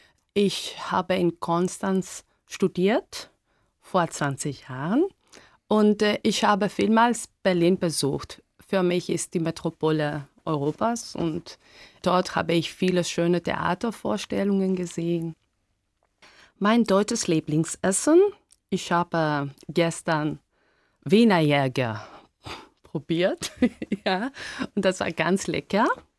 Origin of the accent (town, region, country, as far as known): Athens, Attica, Greece; German is a second language